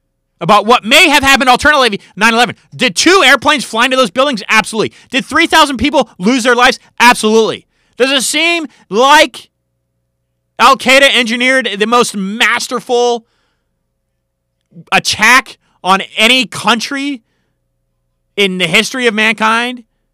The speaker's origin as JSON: {"language": "English", "country": "United States", "tie": "born there", "said": "I was born in the United States, and I love this country."}